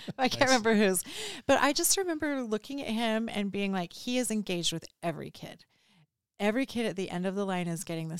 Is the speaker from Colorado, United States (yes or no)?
no; Cedar City, Utah, United States; growing up, I grew up in Cedar City, which is not by like it has a Shakespeare festival. We have a college. It's not sad. It's not sad in Cedar City